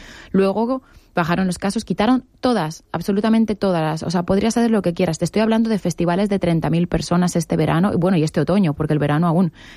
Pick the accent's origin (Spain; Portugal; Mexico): Spain; igual está mal que lo diga yo como española